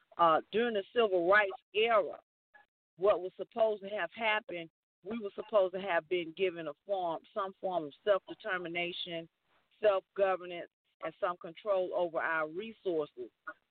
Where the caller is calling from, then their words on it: Georgia, United States; I'm calling from Georgia, and I'm enjoying the show